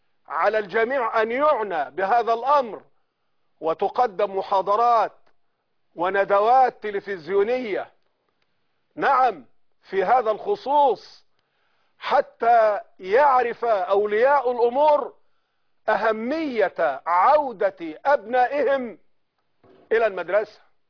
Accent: Egypt; والكوادر الفنية من إخواني وأخواتي عندنا في مصر على أعلى مستوى ما شاء الله.

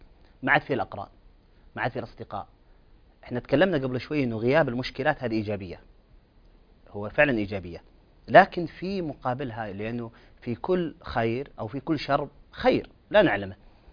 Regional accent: Saudi Arabia

